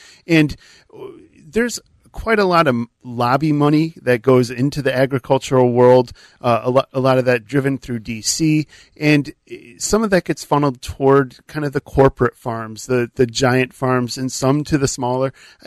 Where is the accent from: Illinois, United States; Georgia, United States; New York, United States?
Illinois, United States; I'm 41. I grew up in the Chicago area